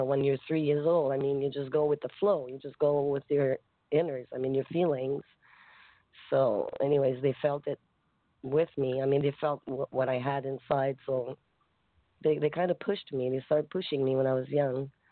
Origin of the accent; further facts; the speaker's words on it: Quebec, Canada; now in Montreal, Canada; Yes, I was born in Quebec. From a very, very small town. There's about 18,000 people, which is very small, but it's like a country little town.